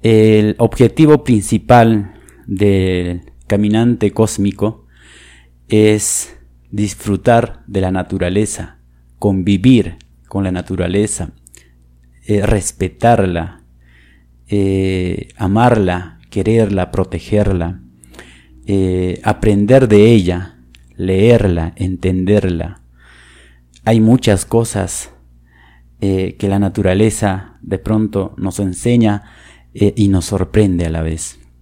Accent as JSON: {"language": "Spanish", "town": "Velille", "region": "Cusco", "country": "Peru", "tie": "born or raised there", "said": "a la provincia de Chumbivilcas, al distrito de Belille, del lugar de donde yo soy, donde yo nací."}